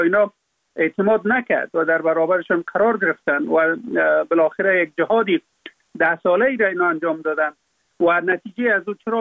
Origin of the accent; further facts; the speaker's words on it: Afghanistan; در اونجا فقط من افغان هستم